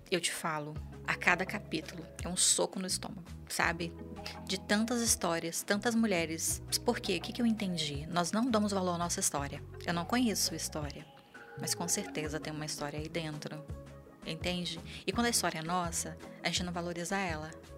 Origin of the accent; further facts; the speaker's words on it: Bahia, Brazil; Então, eu sou uma pessoa, eu sou do interior da Bahia. De onde eu venho, nem comida tinha direito.